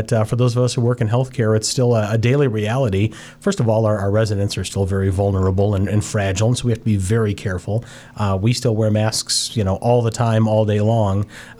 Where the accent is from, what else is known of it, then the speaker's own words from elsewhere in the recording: Cleveland, Ohio, United States; I grew up right here in Cleveland, Ohio. I'm a West Side kid. I grew up at St. Pat's West Park.